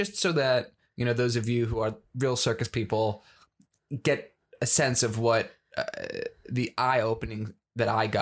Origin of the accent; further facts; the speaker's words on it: Connecticut, United States; which is actually pretty close to where I grew up in Connecticut.